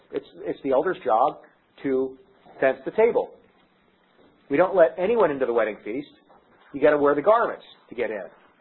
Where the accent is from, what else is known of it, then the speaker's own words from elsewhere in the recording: California, United States; In the Midwest, in Iowa, dinner is lunch and supper is dinner. I'm from California, though.